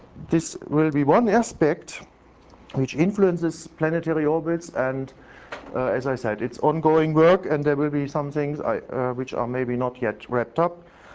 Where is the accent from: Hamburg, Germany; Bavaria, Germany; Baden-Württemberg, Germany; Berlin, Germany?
Baden-Württemberg, Germany; Heidelberg; I'm from Heidelberg.